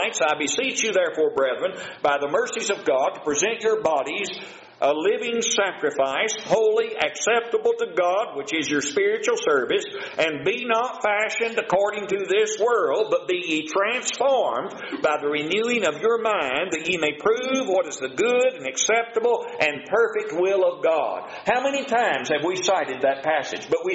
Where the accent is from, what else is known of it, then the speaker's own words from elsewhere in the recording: Kentucky, United States; Now, when I grew up in Kentucky, one of the things that we used to say a whole lot was, the proof of the pudding is in the eating.